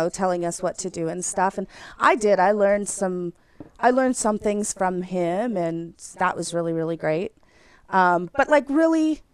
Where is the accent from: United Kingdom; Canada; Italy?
Canada; Edson, Alberta; Oh, no, I was born in Edson. I'm from Edson, but same diff.